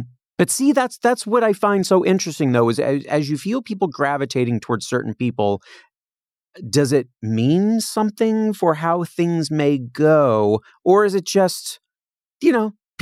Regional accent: Indiana, United States; now in Los Angeles, United States; you know, when you're a little kid growing up in Indiana, you don't know that there's a thing called this Oscar nominees luncheon until, you know, you get

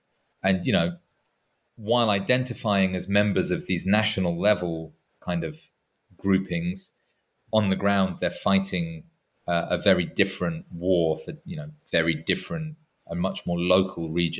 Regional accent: England, United Kingdom; to me as an Englishman

